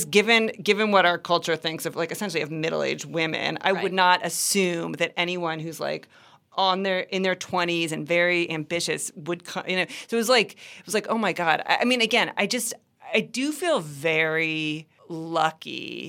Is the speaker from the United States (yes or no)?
yes; Midwest, United States; I'm a second child. I'm from the Midwest. Like, my expectations were not that high.